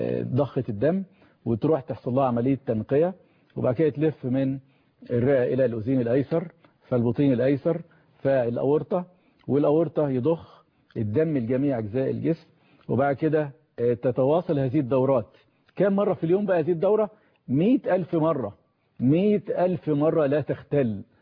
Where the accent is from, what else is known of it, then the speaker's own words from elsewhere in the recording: Egypt; لان احنا عندنا في مصر كده نموذج معين